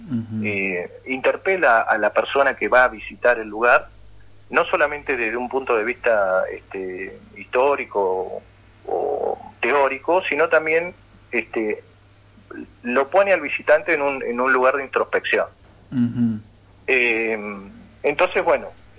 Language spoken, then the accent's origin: Spanish; Coronel Pringles, Buenos Aires Province, Argentina; moved away as an adult; now in La Plata, Argentina; bueno, yo soy oriundo de Coronel Pringles, nací allá. Hace ya 15 años que me vine a vivir a La Plata. Resido actualmente acá en La Plata, tengo mi familia, mi mujer, mi hija, mi trabajo. Yo, bueno, vivo acá ya hace 15 años.